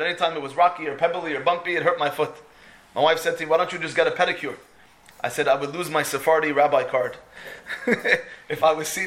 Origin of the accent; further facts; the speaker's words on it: United States; now in United Kingdom; For me to stay in the United Kingdom as an American after 5 years, I had to take what's called Life in the UK test.